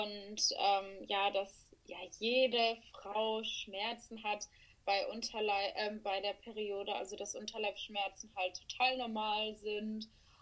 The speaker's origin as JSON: {"language": "German", "town": "Mülheim an der Ruhr", "region": "North Rhine-Westphalia", "country": "Germany", "said": "ich komme aus dem Ruhrgebiet, aus Mülheim an der Ruhr, ist eine kleine Stadt in der Nähe von Essen und Düsseldorf."}